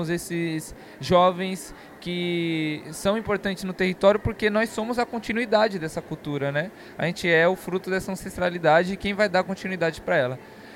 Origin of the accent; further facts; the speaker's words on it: São Paulo, Brazil; Eu sou de São Paulo e eu faço parte da Casa de Cultura Tainã.